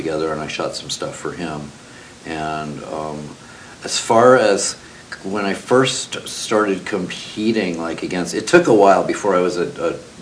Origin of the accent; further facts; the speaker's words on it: New York, United States; When I started out, especially starting in LA, I am from New York, I'm from the East Coast.